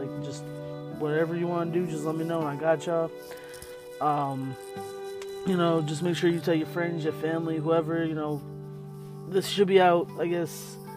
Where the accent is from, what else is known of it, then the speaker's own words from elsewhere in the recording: Staten Island, New York, United States; You know, my city, where I'm from Staten Island, New York. You know, but I spent my whole life in the city of New York City.